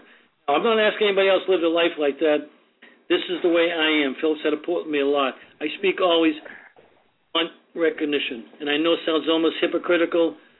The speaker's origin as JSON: {"language": "English", "country": "Ireland", "said": "I believe I'm an Irish man, I know I'm Christian."}